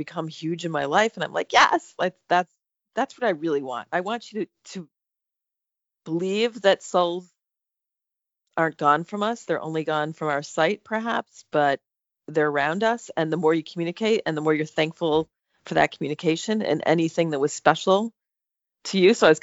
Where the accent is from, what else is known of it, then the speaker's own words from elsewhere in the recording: Illinois, United States; And then I was going to have the book take place where I grew up in Illinois, but I needed a wolf.